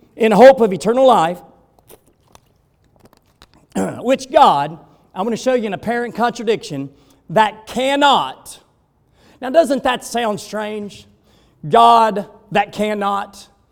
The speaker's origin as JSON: {"language": "English", "region": "Alabama", "country": "United States", "said": "I'm from Alabama. They say amen."}